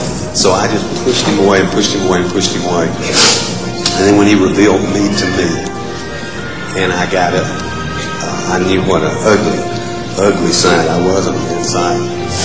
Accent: Dauphin Island, Alabama, United States; I'm from Dauphin Island. I'm 43 years old, fixing to be 43 years old. And I wasn't raised in a church.

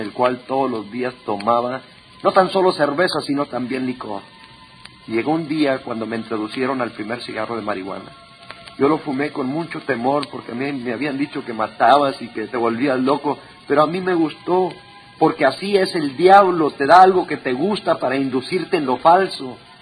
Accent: Kingsville, Texas, United States; Empezaré por contarles que me crié en Kingsville, Texas.

